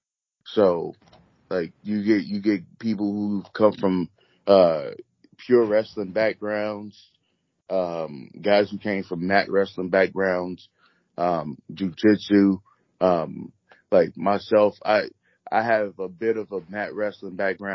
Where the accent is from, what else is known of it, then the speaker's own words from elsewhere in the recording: Chicago, Illinois, United States; now in Indianapolis, United States; You know, I'm from Chicago.